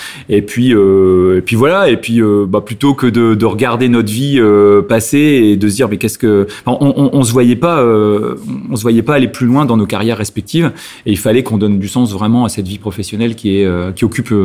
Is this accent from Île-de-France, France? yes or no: no; Hazebrouck, Hauts-de-France, France; en fait, bah on est du pays, puisque je suis originaire d'Hazebrouck